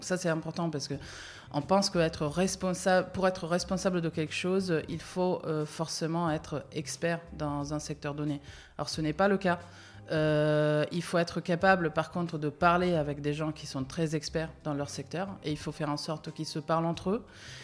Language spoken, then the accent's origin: French; Italy; moved away as an adult; now in France; j'ai fait toutes mes études en Italie, parce que je suis italienne à la base.